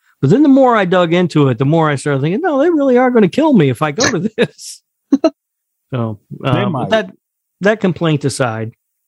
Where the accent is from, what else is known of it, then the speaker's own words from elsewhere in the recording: Indianapolis, Indiana, United States; Growing up in Indianapolis, we had a horror host who would do like a Friday night thing on one of the local channels.